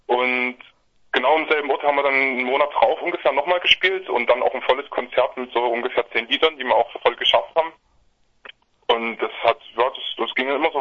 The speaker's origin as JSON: {"language": "German", "town": "Dresden", "region": "Saxony", "country": "Germany", "lives_now": "Heilbronn, Germany", "said": "Der Schlagzeuger aus Leipzig ursprünglich, ich aus Dresden und haben uns aber alle irgendwie in Heilbronn getroffen"}